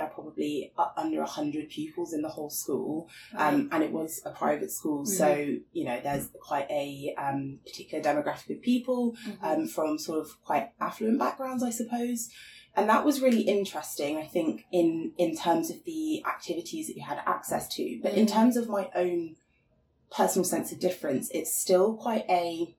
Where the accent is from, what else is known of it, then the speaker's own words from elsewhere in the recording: South West England, United Kingdom; So I grew up just outside of Bath and went to a quite small private primary school in a little town. I then moved sort of into another village outside of Bath, still very rural, very countryside area, and then went to the local secondary school.